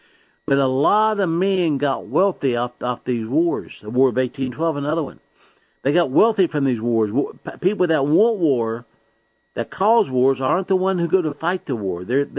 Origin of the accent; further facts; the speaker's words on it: United States; Because I'm American, right? And I grew up saluting the flag and all these things that we just grew up doing.